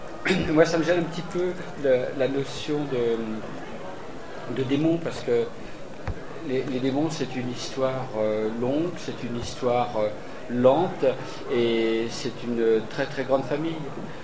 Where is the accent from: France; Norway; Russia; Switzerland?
France; en tout cas chez nous en France